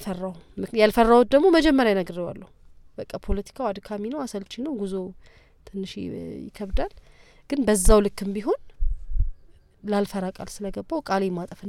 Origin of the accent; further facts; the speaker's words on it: Addis Ababa, Ethiopia; የአዲስ አበባ ልጅ፣ የፒያሳ ልጅ ነኝ። እንደ ማንኛውም የአዲስ አበባ ነዋሪ ነው ያደግኩት።